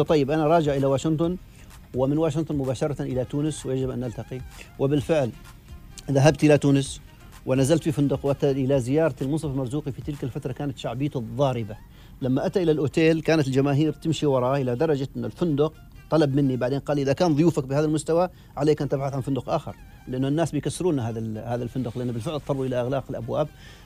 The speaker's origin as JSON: {"language": "Arabic", "country": "Oman", "said": "يعني لأنه هو يعرف أن أنا عماني"}